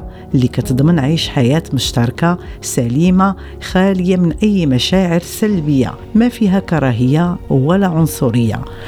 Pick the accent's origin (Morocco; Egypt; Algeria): Morocco; وعزز قيم التسامح والتعايش بيننا كمغاربة